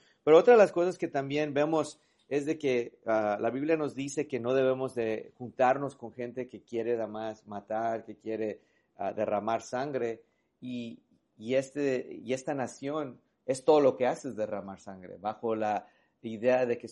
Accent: Mexico; yo soy de México

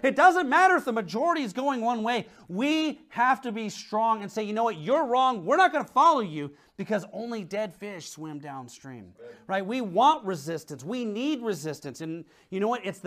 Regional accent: Washington, United States; You're growing up in Washington, you always hear this phrase, you know, swimming upstream. You hear it all over, not just in Washington, but the salmon industry is very popular up there. And I remember as a kid learning how, you know, salmon spawn.

